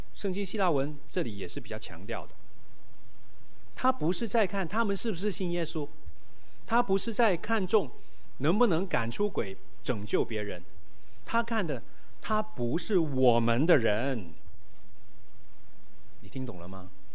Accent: Hong Kong; 我们香港人说有山头主义

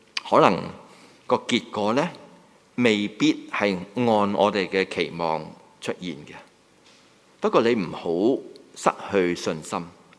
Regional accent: Hong Kong; 不要我们香港人用多少时间去读那些什么课程，是吧？

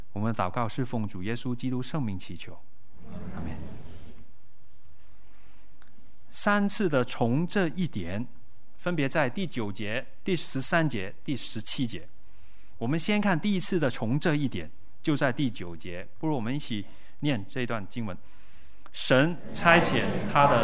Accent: Guangdong, China; 好像我们广东人说的猛叉叉

